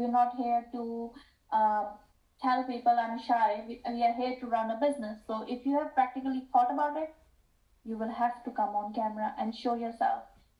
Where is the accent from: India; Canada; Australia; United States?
India; now in New Zealand; And I moved from India to New Zealand, and I lost myself because people couldn't say my name properly.